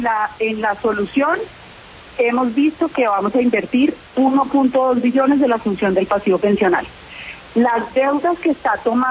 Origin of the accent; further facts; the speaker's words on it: Colombia; como colombianos tenemos que tener más urgencia en resolver este tema